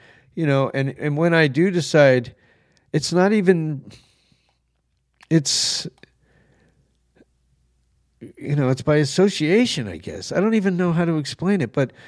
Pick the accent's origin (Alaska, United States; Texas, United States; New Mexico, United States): New Mexico, United States; And of course, one of the people I grew up with in New Mexico, you know, had to go in there and start bad mouthing me.